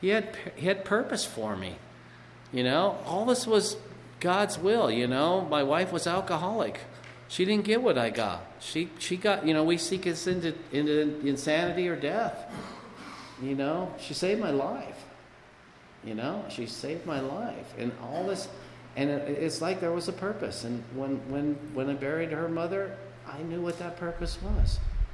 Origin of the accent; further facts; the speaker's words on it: Lancaster, United States; born there; You know, I was born here in Lancaster, and I'm ready to go.